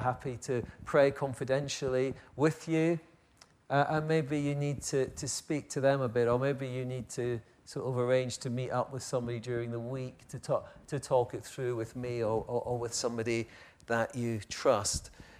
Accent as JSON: {"language": "English", "region": "Scotland", "country": "United Kingdom", "tie": "born or raised there", "said": "You see, I was brought up in Scotland."}